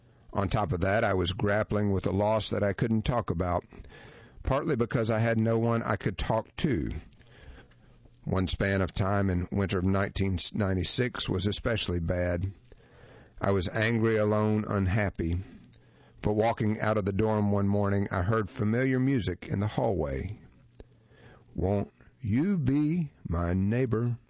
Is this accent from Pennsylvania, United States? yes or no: yes; Pittsburgh, Pennsylvania, United States; Fred Rogers was from Pittsburgh, my hometown